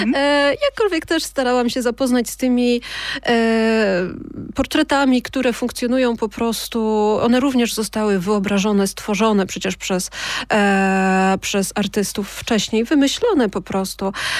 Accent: Kraków, Lesser Poland, Poland; Jestem z Krakowa

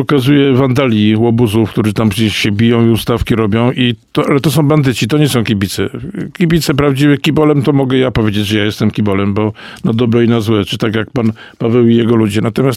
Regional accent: Myślenice, Lesser Poland, Poland; Ja jestem rodowitym myśleńczaninem

